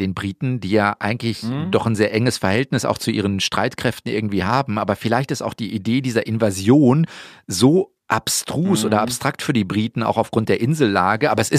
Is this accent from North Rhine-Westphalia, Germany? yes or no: yes; North Rhine-Westphalia, Germany; also ich komme zum Beispiel aus dem Rheinland, wenn das jetzt Bonn oder Köln oder sowas wäre.